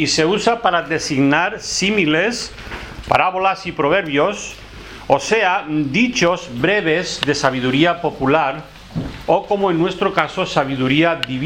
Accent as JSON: {"language": "Spanish", "town": "Elche", "region": "Valencian Community", "country": "Spain", "said": "Cuando tenía un añito de edad, nos fuimos para Elche y ya, pues, como si fuera de Elche, ¿no? Soy ilicitano. Y entonces, pues, porque soy de Elche, parlo valencià, pero el valencià y el catalán es muy diferente"}